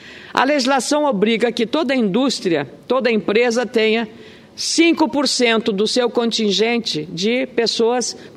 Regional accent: Lagoa Vermelha, Rio Grande do Sul, Brazil; a tristeza que se abateu sobre a minha comunidade, da minha cidade natal, Lagoa Vermelha, na região nordeste do Rio Grande do Sul

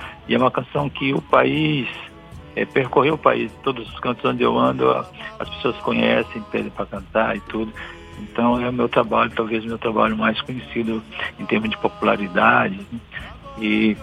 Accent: Maranhão, Brazil; eu sou do interior do estado, da região da Baixada

